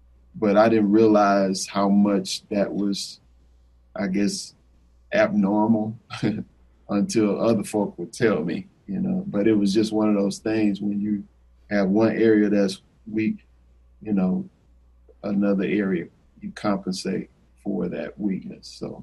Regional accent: Fort Worth, Texas, United States; Well, I am from Fort Worth, Texas, and born and raised in Fort Worth, Texas.

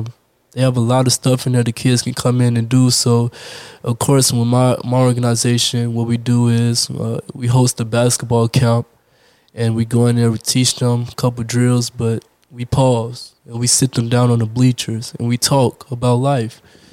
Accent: Chicago, Illinois, United States; born there; Yeah, I was born in Chicago.

